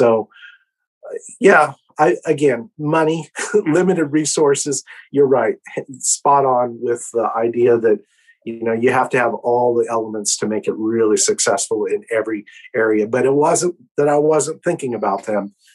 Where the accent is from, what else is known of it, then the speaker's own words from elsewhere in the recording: Kirksville, Missouri, United States; I grew up that way in Kirksville, Missouri